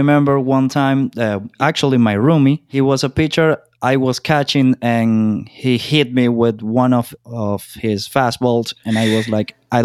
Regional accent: Venezuela; English is a second language; But I'm from Venezuela and baseball is a big thing there.

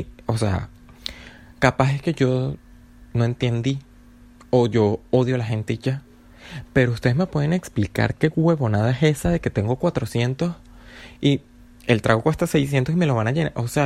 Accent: Venezuela; accent: Venezuelan; ¿Será que porque yo tengo la tonada venezolana, no me entienden o simplemente deciden no entender?

